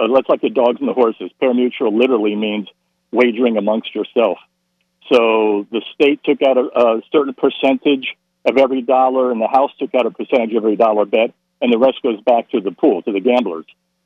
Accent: Miami, Florida, United States; First of all, born and raised in Miami, played football and baseball, you know, tennis growing up, all the American sports

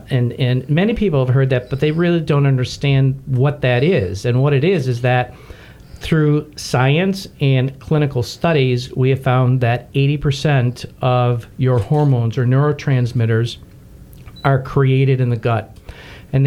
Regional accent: New York, United States; I am from Western New York, outside of Buffalo, and I am the first of five boys.

